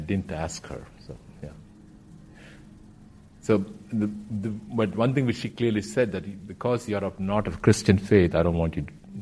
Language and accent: English; India; I grew up in India, so as a practicing Hindu.